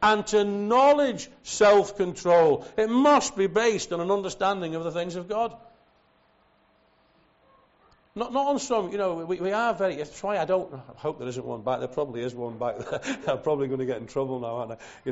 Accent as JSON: {"language": "English", "town": "Liverpool", "region": "North West England", "country": "United Kingdom", "tie": "born or raised there", "also_born_or_lived": "Scotland", "said": "the little assembly that I was brought up in Liverpool, and then the one I was first in Scotland"}